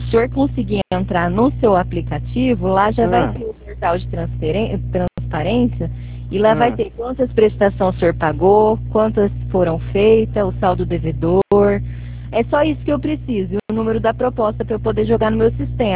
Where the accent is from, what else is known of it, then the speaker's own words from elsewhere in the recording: Piratininga, São Paulo, Brazil; Não, eu sou de Piratininga. Nosso escritório fica aqui em Piratininga.